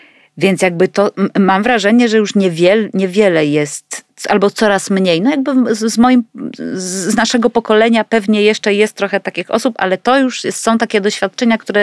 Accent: Gniezno, Greater Poland Voivodeship, Poland; Ja jestem z Gniezna, urodziłam się w Gnieźnie.

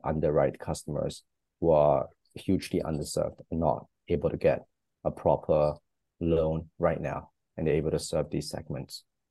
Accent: Singapore; I'm Singaporean, but I've lived in many different countries. So right now, I'm spending a lot of time between the US and Southeast Asia.

